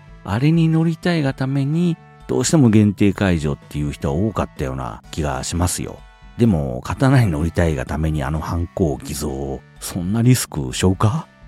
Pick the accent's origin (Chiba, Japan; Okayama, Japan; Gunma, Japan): Okayama, Japan; これね、岡山でもうちの地元の方じゃないとわかんないんじゃないかな。